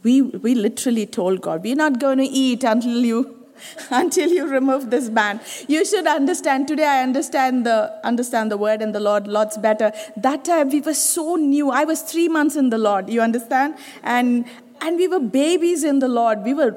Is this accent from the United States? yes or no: no; India; English is a second language; moved away as an adult; now in United Arab Emirates; I'm so fresh from India. People ask a lot of experience, and I didn't have any in the United Arab Emirates